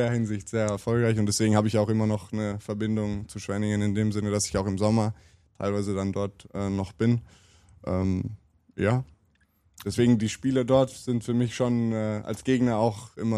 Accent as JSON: {"language": "German", "region": "Trentino-Alto Adige", "country": "Italy", "tie": "born or raised there", "said": "Ich bin da in der Nähe aufgewachsen. Ritten ist zwar eher in Konkurrenz mit Bozen, also mein Heimatverein"}